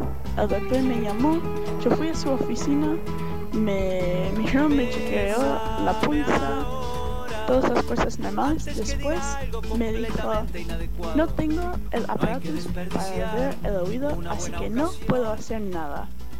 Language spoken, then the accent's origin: Spanish; United States; Yo vengo de los Estados Unidos.